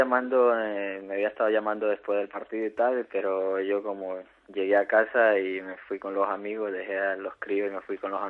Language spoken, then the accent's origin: Spanish; Ecuador; now in Navarre, Spain; Yo soy de Ecuador y vivo aquí en Navarra 12 años, que llevo 12 años vivo aquí en Navarra, sí.